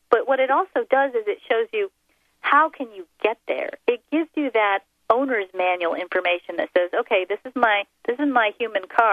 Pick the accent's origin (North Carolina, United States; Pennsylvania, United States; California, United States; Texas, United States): Texas, United States; now in Sedona, United States; Just I'll speak really fast because I'm a Texan. I'll cram it all in.